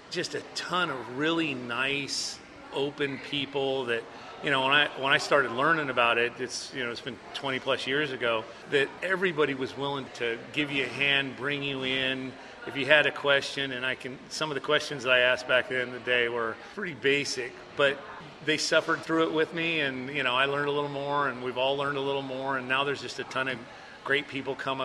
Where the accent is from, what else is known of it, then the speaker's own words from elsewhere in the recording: Slough House, California, United States; Yeah, I'm from Slough House. I grew up a few miles from there, and I lived there up until we started this project.